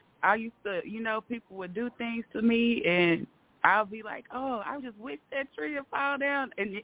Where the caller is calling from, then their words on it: Arkansas, United States; from Arkansas.